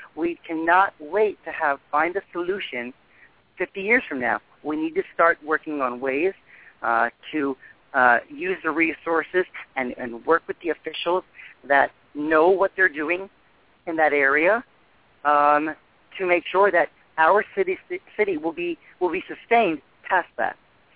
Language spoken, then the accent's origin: English; Dania Beach, Florida, United States; I grew up in Dania Beach, and it's a city that I hold dear to my heart.